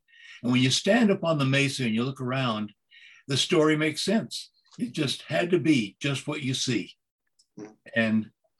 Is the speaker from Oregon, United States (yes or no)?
no; New Mexico, United States; But I got very interested because I'm from New Mexico and I had followed the Roswell incident since 1978.